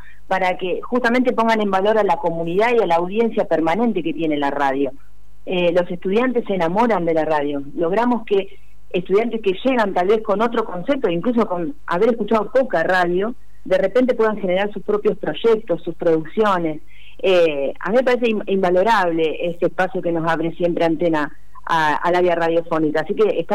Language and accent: Spanish; Rosario, Santa Fe, Argentina; moved away; soy de Rosario, hace 20 años que estoy